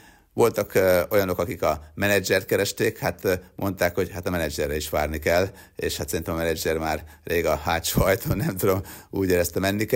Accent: Sopron, Győr-Moson-Sopron, Hungary; mert soproni gyerek vagyok

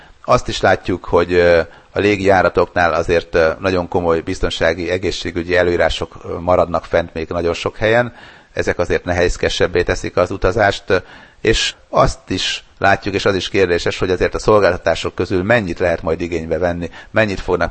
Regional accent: Sopron, Győr-Moson-Sopron, Hungary; born there; Sopron, a szülővárosom

